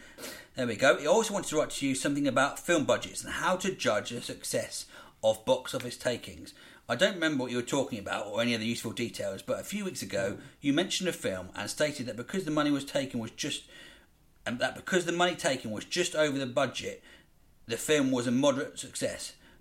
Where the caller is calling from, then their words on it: Wales, United Kingdom; I'm from South Wales.